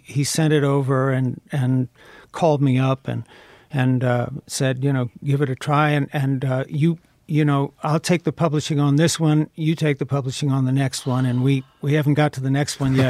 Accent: the South, United States; and I was raised in the South, so I had a sense of what the line was

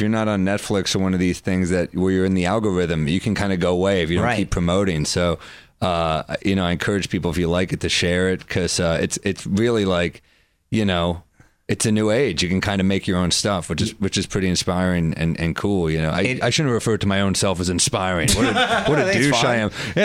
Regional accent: New York City, New York, United States; I'm from New York City.

